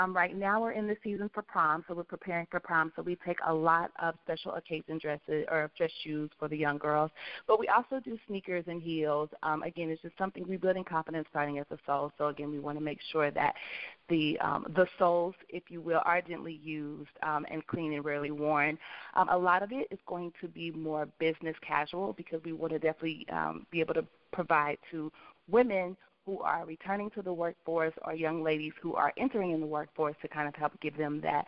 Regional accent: Kansas City, Missouri, United States; We're both from Kansas City, Missouri

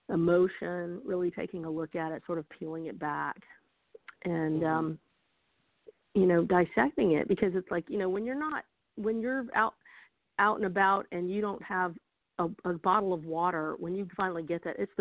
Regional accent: South Carolina, United States; I'm whistling through the woods, and I've got my fishing pole, my bamboo fishing pole on my back, you know, and my chicken necks and my string for my crabbing, and my seining net with the herring tied in for my shrimp, you know, living in rural South Carol

